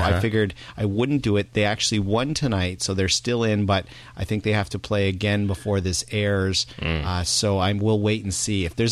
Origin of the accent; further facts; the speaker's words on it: Toronto, Ontario, Canada; And I grew up in Toronto, or just north of Toronto